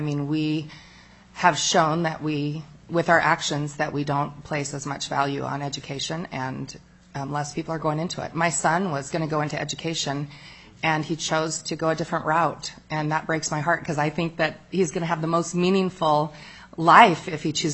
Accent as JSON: {"language": "English", "town": "Kodiak", "region": "Alaska", "country": "United States", "tie": "born or raised there", "lives_now": "Palmer, United States", "said": "Born and raised in Alaska from Kodiak originally, I'm currently living in Palmer."}